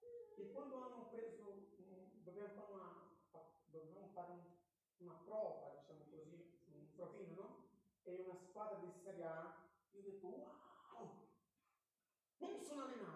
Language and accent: Italian; Brazil; Italian is a second language; Allora, in Brasile lo sapete, il calcio è tutto. E io sono brasiliano